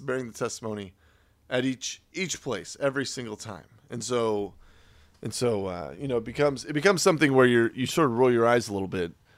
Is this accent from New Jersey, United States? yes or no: no; Missouri, United States; because I'm from Northwest Missouri, so like in my area is Liberty Jail, Independence Visitor Center.